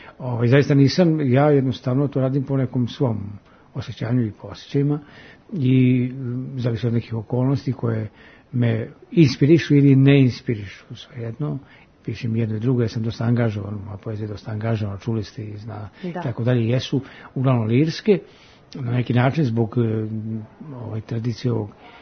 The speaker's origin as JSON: {"language": "Serbian", "town": "Negotin", "region": "Bor District", "country": "Serbia", "said": "ja sam iz Negotina"}